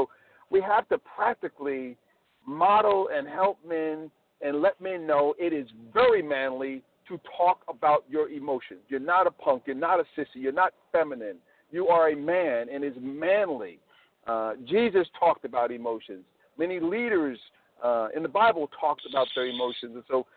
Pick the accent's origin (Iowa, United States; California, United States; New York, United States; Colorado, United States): New York, United States; now in Washington, D.C. area, United States; I'm a New Yorker. I live here in the D.C. area, but I grew up in Jamaica, Queens, New York.